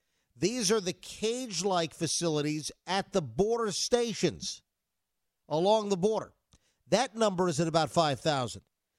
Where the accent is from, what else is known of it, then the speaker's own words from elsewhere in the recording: Florida, United States; The state of Florida, my home state, lowered the vaccine age to 50 plus today.